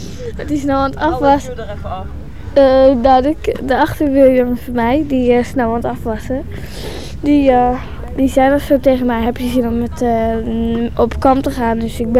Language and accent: Dutch; Didam, Gelderland, Netherlands; Ik zelf kom uit Didam, een plaatsje in Gelderland.